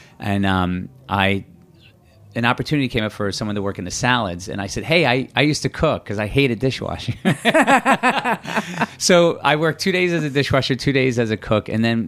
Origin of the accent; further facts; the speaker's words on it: Sayreville, New Jersey, United States; I grew up in New Jersey in a town called Sayreville, the boyhood home of … … they used to have a sign up in the line.